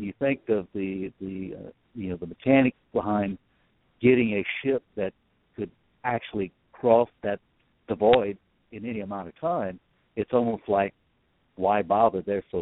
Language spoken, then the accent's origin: English; Abbeville, Louisiana, United States; I'm originally from Abbeville, Louisiana, which is incidentally where they filmed the remake of The Blob back in '88.